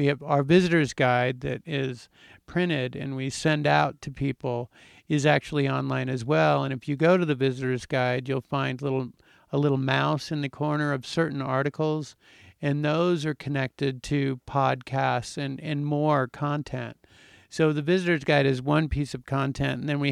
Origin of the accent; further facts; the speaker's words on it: Boston, Massachusetts, United States; now in Telluride, United States; We, as I told you, I am from Boston, and when you're from Boston, you tend to be a food snob. And so when I came to Telluride